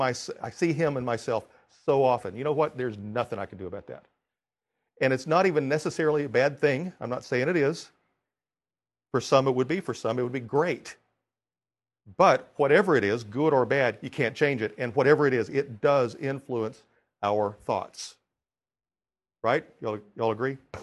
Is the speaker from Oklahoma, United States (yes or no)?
yes; Oklahoma, United States; also born or lived in Texas; I grew up in Oklahoma and Texas. The town that I lived in when I was in the 7th grade was 100% white.